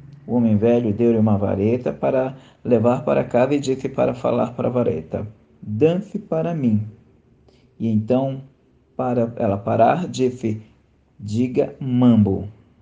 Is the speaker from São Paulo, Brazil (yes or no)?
yes; São Paulo, Brazil; sou de São Paulo, capital, aonde estou